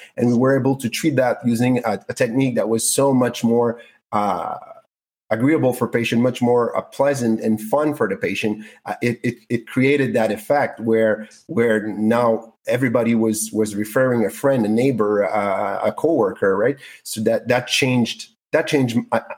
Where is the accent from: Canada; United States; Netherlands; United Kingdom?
Canada; I'm French Canadian and I'm a male